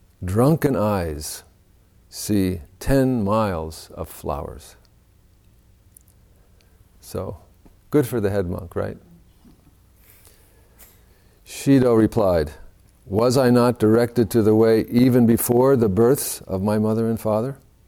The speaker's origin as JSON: {"language": "English", "region": "Mexico City", "country": "Mexico", "tie": "born or raised there", "also_born_or_lived": "Chicago, United States", "said": "Although I was raised in Mexico City and also in Chicago, I ended up living and working as a doctor in rural Mexico"}